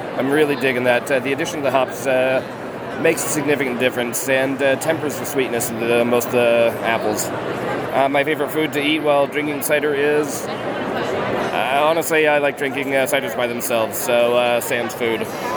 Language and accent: English; Kansas, United States; I'm from Kansas.